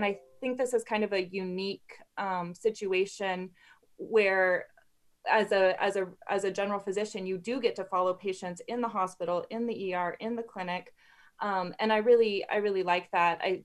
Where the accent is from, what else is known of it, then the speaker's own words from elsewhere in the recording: Ketchikan, Alaska, United States; Well, I've actually been in Southeast Alaska my whole life because I grew up in Ketchikan